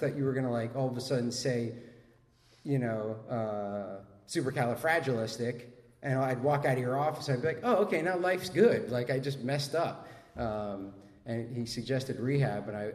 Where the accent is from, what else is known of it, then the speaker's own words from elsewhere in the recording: Washington Heights, New York, United States; I'm from Washington Heights.